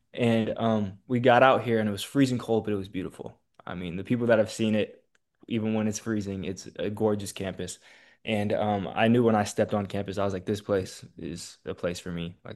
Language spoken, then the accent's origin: English; California, United States; also born or lived in Boston; I was actually born in Boston, but you're right. I was raised in California and lived most of my life in California.